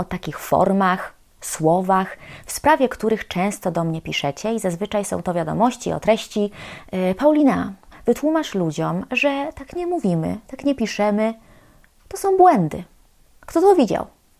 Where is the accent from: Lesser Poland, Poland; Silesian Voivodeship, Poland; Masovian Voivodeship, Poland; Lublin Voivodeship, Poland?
Lublin Voivodeship, Poland; pochodzę z Lubelszczyzny i tam OM w wygłosie wymawia się jako OU. Kiedy zdałam sobie sprawę z tego, że nie wymawiam wygłosowego OM wzorcowo, zdecydowałam, że nad tym popracuję.